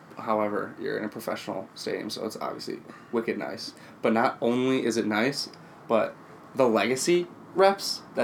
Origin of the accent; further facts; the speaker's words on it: Chicago, Illinois, United States; From Chicago, middle of three boys